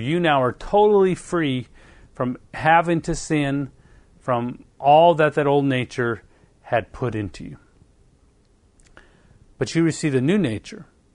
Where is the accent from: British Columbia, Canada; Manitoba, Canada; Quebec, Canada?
British Columbia, Canada; Penticton; born there; I was born in Penticton, B.C. I was born 2 months early, 7 months.